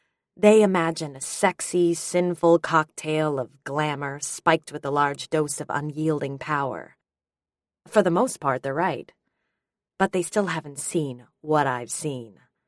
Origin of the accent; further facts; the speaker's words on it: Bensonhurst, New York, United States; I may be a Midtown girl now, but I was born and raised in Bensonhurst. Born and raised in Bensonhurst.